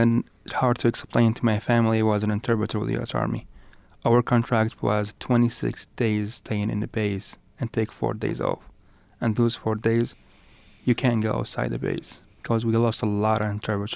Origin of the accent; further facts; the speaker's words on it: Tikrit, Saladin Governorate, Iraq; English is a second language; I'm from Iraq. I grew up in Tikrit, Saladin.